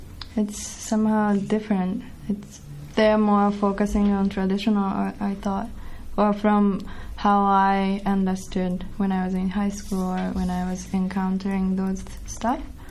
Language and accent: English; Hokkaido, Japan; English is a second language; moved away as an adult; I was born in Japan, 79, and grown up until maybe 20. I was in Japan.